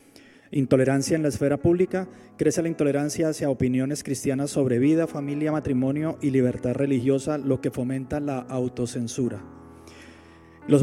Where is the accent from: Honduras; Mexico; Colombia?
Colombia; somos de Colombia. Y hoy tenemos la oportunidad de orar por nuestro país.